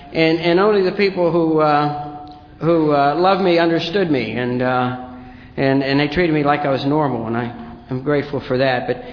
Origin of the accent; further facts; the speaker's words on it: Ireland; And I'm Irish.